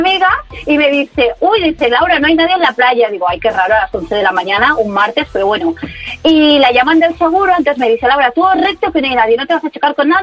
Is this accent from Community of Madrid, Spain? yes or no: no; Terrassa, Catalonia, Spain; Soy de Tarrasa, pero bueno, estoy en el mercado de Rubí.